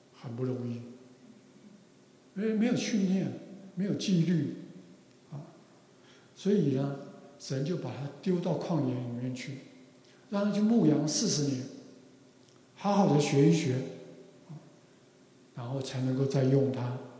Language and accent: Chinese; China; 在那一刻其实彼得是懵了，我们中国人说懵了，他不知道为何而战